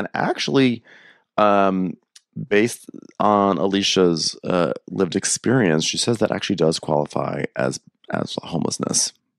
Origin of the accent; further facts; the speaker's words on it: Atlanta, Georgia, United States; I'm from Atlanta.